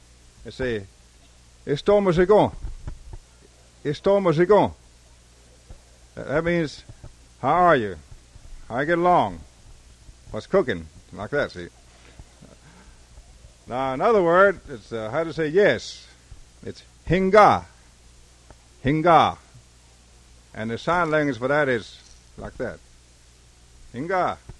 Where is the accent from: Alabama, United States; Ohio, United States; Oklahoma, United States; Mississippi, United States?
Oklahoma, United States; Eufaula; I was born in Oklahoma, a place called Eufaula. It was a name taken from Georgia to what is now Oklahoma. Eufaula, Oklahoma is my real hometown. That's the heart of the Creek Nation.